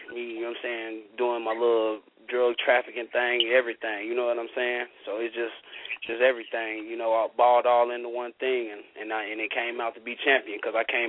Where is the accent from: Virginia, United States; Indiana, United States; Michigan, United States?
Indiana, United States; Gary; I'm from Glen Park.